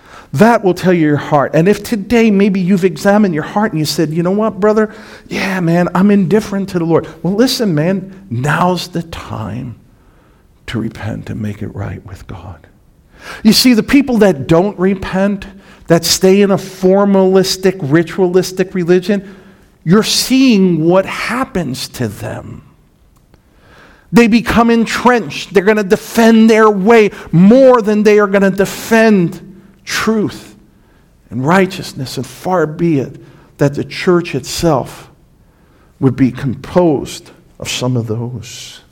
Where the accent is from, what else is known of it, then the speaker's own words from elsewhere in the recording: Brooklyn, New York, United States; See, you guys know I'm from New York City. I'm from Brooklyn, New York, right?